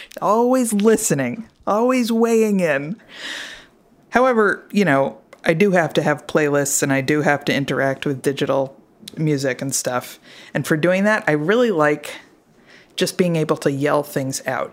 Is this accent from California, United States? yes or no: no; Connecticut, United States; And there was one that was news from my home state of Connecticut.